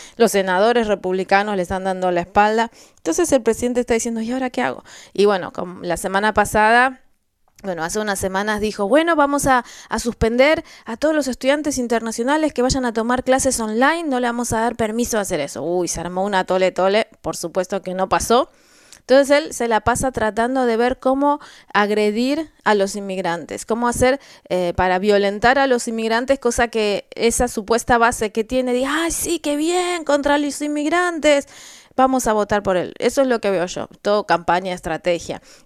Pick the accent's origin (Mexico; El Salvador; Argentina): Argentina; yo tengo mi país de origen es Argentina, pero soy ciudadana.